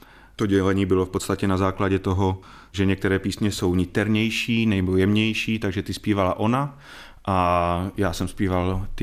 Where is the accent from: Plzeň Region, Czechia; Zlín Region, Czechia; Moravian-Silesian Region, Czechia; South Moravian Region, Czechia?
Zlín Region, Czechia; pocházím z toho kraje, jsem přes kopec, on je Lach, já jsem Valach